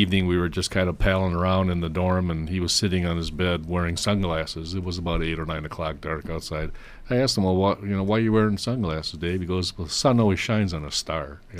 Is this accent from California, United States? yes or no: no; Kenosha, Wisconsin, United States; Kenosha, my life, yeah. So went to school. I went to school at college at Marquette University up in Milwaukee.